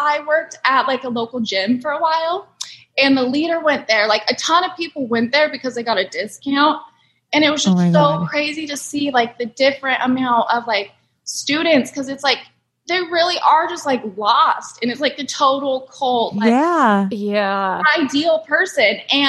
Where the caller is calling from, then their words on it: Sacramento, California, United States; I'm in Sacramento. So it's like 2 hours south of Reading. And so, yeah, we moved here a few years ago.